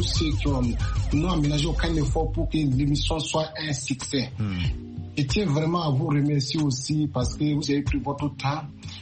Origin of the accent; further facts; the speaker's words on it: Burkina Faso; now in United States; quand j'ai quitté Abidjan, quand c'est arrivé au pays, au Burkina, paf, les pandémies, ça a commencé